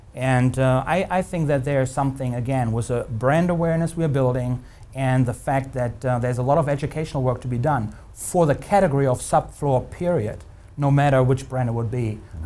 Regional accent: Germany; now in United States; Not just in my hometown in Germany or in many, many parts of the world, you're being restricted with too many regulations

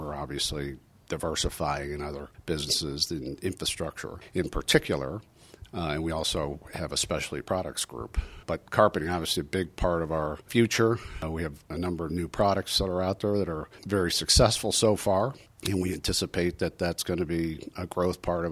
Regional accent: Akron, Ohio, United States; Well, I'm originally from Akron, Ohio

